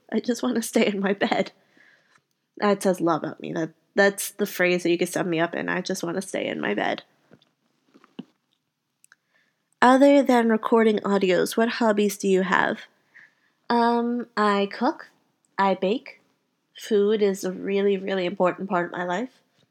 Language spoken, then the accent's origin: English; Louisiana, United States; I was born and raised near New Orleans, Louisiana. And because of family issues, I had to move to the West Coast.